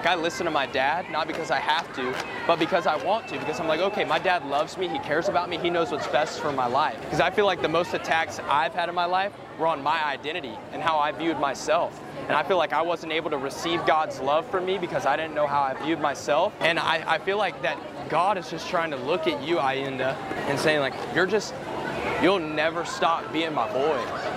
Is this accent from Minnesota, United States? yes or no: no; Georgia, United States; I'm from Georgia. I moved here like 2 years ago